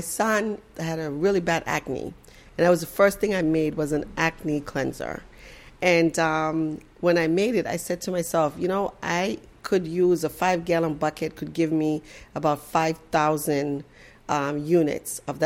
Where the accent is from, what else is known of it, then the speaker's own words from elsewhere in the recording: Boston, Massachusetts, United States; I grew up in Boston in the 70s, and it was a challenging time. You know, Boston is very segregated.